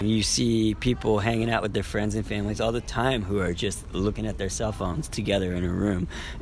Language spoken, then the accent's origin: English; New Jersey, United States; now in Oakland, United States; Originally, I'm from New Jersey. And I've been in Oakland for 8 years.